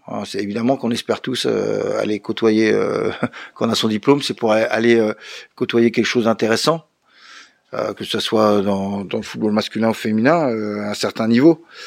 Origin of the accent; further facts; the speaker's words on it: Évry, Île-de-France, France; Moi je viens des régions parisiennes, d'Evry, des quartiers. Les gamins jouent encore beaucoup dans la rue, hein.